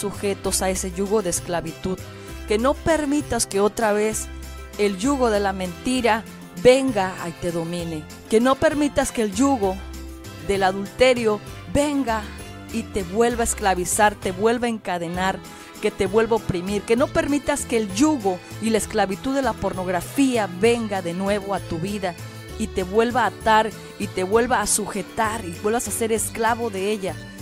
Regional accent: Mexico; Por ejemplo, nosotros como mexicanos, todos los que nacimos después de esos acontecimientos

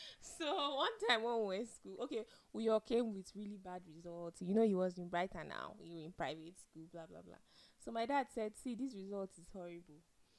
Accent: Nigeria; Me, I'm a Nigerian.

